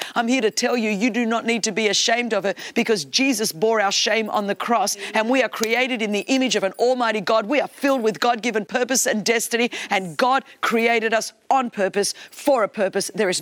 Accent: Australia; I mean, I'm Greek Australian.

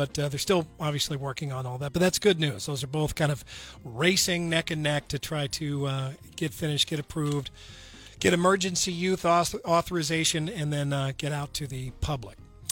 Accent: Missouri, United States; good old Lake of the Ozarks in my home state of Missouri.

